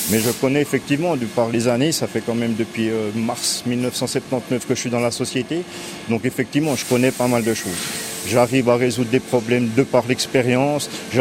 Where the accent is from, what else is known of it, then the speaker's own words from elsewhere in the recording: Jura, Switzerland; donc moi, je viens de d'Ajoie.